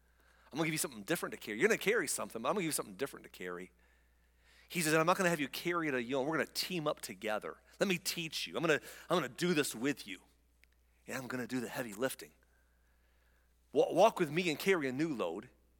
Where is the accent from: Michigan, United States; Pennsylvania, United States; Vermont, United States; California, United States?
Michigan, United States; walking through the neighborhood of my hometown, which was a little town in the middle of Michigan with one blinking light, and it was a village of 500 people